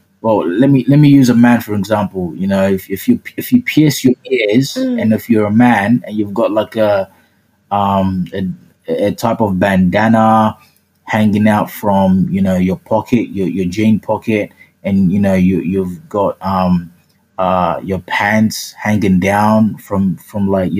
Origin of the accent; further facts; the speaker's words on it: Nigeria; But because I was actually in Nigeria, my hometown, before it actually started happening.